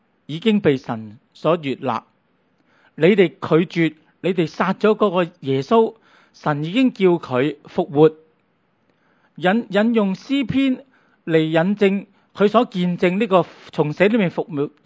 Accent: Hong Kong; 其实我们香港人很聪明

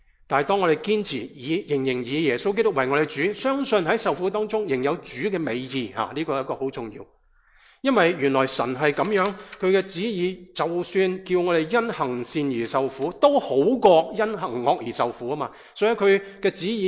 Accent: China; 甚至我们中国人的教会，我们都面对同样的祝福。

